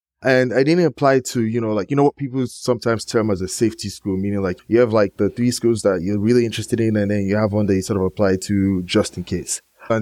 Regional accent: Nigeria; I think partly just being Nigerian and wanting to achieve, I set my aim pretty high.

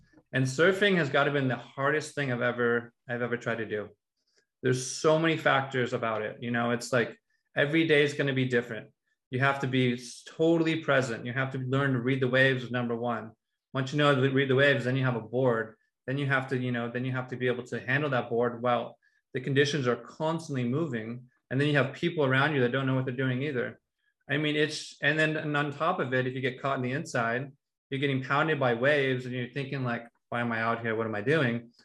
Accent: California, United States; moved away as an adult; now in Mexico; So 6 years ago, I moved to Mexico just because something just didn't feel right

